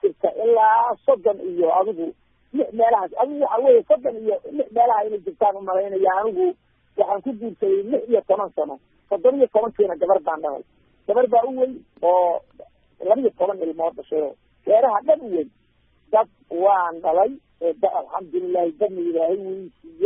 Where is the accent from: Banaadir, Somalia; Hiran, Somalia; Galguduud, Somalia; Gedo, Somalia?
Gedo, Somalia; born there; degmada la yidhaahda barry oo kiniinka shanaad iyo degmada luuq meel xidiidooda ah baan ku dhashay